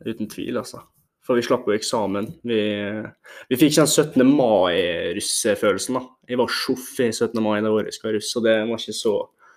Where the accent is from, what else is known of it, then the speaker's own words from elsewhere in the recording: Molde, Møre og Romsdal, Norway; jeg har vokst opp i Molde, ja. Mamma er fra Eidsvågen, og fatteren er fra en plass heter Fagerlia.